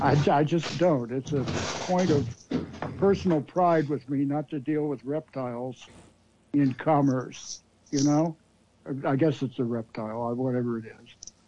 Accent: Virginia, United States; I should know this, having been born and raised in Virginia.

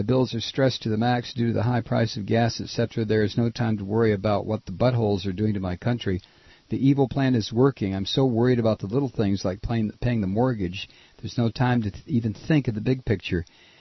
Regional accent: California, United States; I know, I'm from California, and it's what we all do here, I guess.

